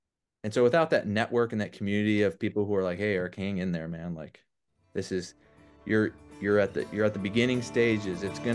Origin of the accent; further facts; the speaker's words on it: Wisconsin, United States; I grew up in Wisconsin. Have you ever been there?